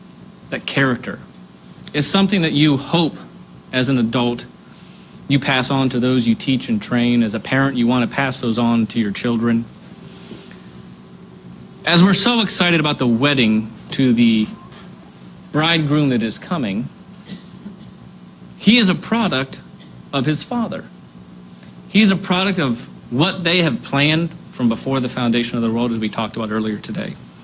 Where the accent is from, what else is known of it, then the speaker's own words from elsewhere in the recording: Ohio, United States; And I grew up in Ohio. I know what cold is, right?